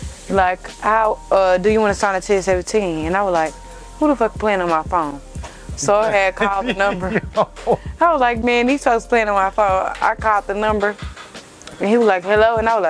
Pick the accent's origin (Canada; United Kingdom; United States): United States; Fort Worth, Texas; I'm from Texas, so I'm out here freezing my ass off, y'all.